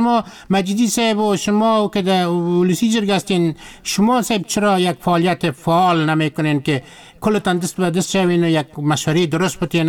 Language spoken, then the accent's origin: Persian; Afghanistan; ما شما افغان هستیم